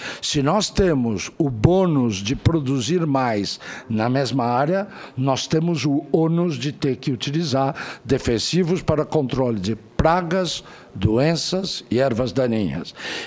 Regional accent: Brazil

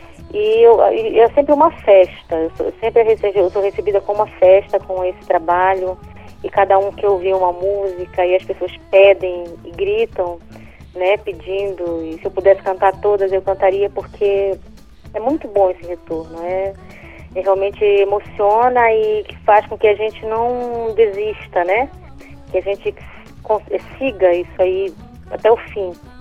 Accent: Brazil; numa família realmente que eu sou católica, lógico, né? Mas aí a gente vai crescendo e a gente vai percebendo que nós somos brasileiros.

